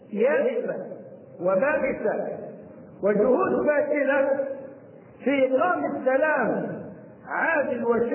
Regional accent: Egypt; وذكرنا أنها وقعت عندنا في مصر كما وقعت في الكوفة قديما.

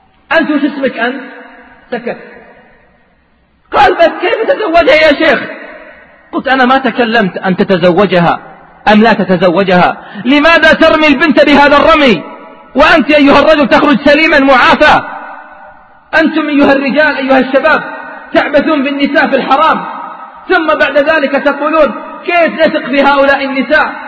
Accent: Saudi Arabia; وعندنا بالسعودية تشديد في هذه النقطة

